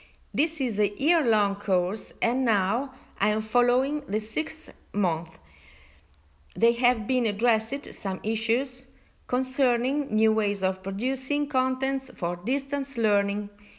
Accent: Italy; from Italy.

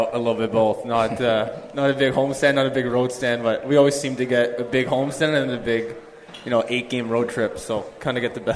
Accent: Toronto, Ontario, Canada; I'm from Toronto.

